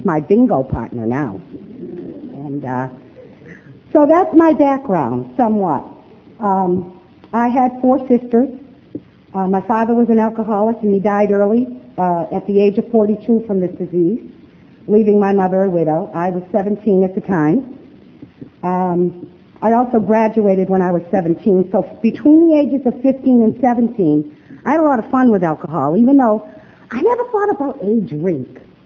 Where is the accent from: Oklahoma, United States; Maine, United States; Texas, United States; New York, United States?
Maine, United States; Portland; I'm not from here. I'm from Portland, Maine, and born and raised there, in a place called Gorham's Corner.